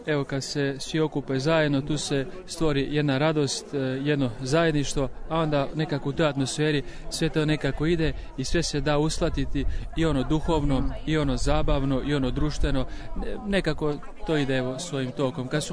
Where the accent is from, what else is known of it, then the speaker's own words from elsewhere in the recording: Slavonski Brod, Brod-Posavina County, Croatia; Rodom sam iz Slavonskog Broda.